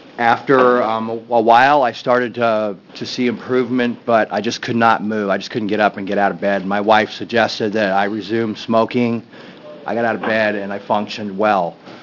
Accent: Forest Grove, Oregon, United States; I'm from Forest Grove.

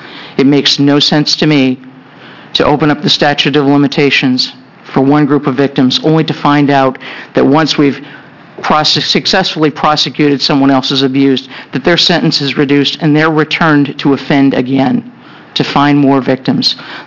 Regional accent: Oregon, United States; I'm from Linn County, a resident of Lebanon.

